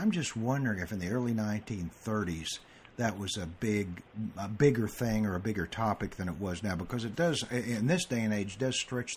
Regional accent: Tulsa, Oklahoma, United States; I'm from Tulsa, which is the home of Oral Roberts University

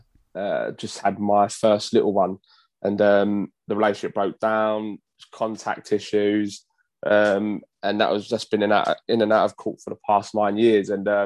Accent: Bermondsey, London, United Kingdom; I guess from where I'm from Bermondsey and this way, so we're all sort of meant to be geezers around this way and stuff like that.

